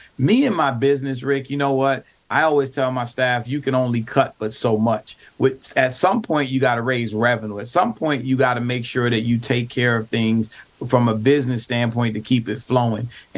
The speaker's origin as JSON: {"language": "English", "town": "Brooklyn", "region": "New York", "country": "United States", "tie": "born or raised there", "said": "I know, you know, I grew up in Brooklyn, and I remember the little corner stores and the dry cleaners and all of that."}